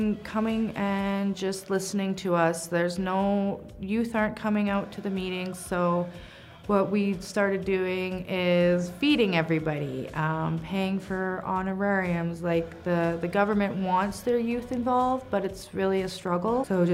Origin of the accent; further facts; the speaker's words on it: Carcross, Yukon, Canada; I am from Carcross. I'm Carcross Tagish First Nation